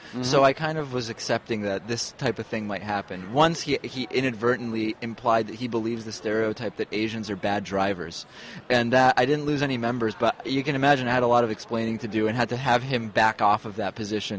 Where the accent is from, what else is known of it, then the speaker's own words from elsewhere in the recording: Argentina; I'm from Argentina. You know, it doesn't make sense, but on the census I put that I'm Hispanic.